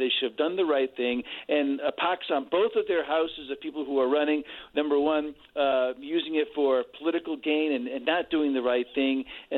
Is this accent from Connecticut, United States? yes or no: yes; Ansonia, Connecticut, United States; I'm from Ansonia. We don't hire people.